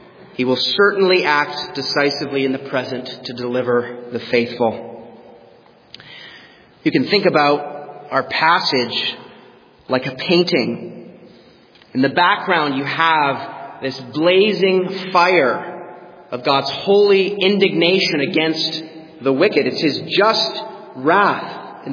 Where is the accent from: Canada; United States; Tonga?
Canada; Or as they do in my home country of Canada, tobacco companies are legally required to put graphic images on their packaging.